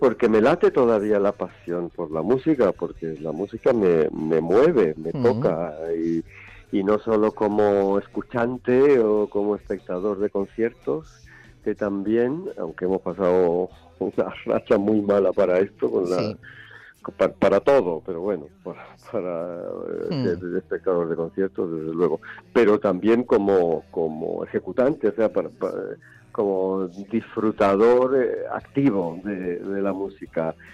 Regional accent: Seville, Andalusia, Spain; now in Madrid, Spain; de donde soy originariamente, en Sevilla

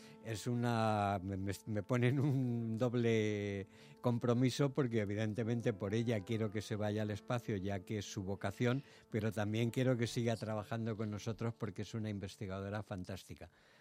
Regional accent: Spain; siendo español

